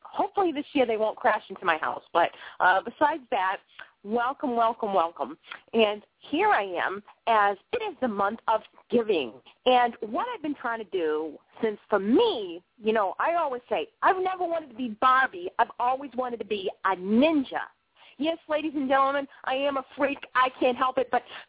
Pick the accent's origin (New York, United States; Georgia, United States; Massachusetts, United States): Massachusetts, United States; Boston; Yeah, I got the voice from the, you know, because I am Bostonian, so that's never going to go away.